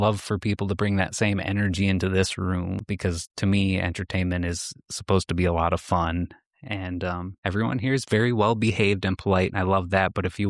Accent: Michigan, United States; a lot of the time I tell people I'm from Michigan and they say, "Oh, I have a cousin in Detroit." Well, that's 10 to 12 hours away from where I'm from.

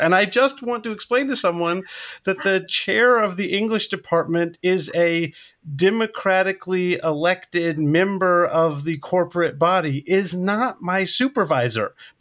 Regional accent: United States; and I, as an American, I don't understand this

